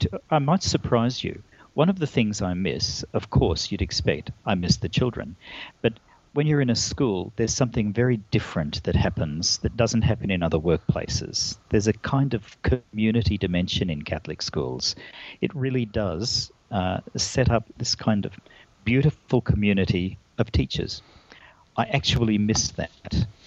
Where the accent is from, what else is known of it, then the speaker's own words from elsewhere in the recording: Queensland, Australia; now in Melbourne, Australia; it was much more difficult for me as a Queenslander to understand what was going on there.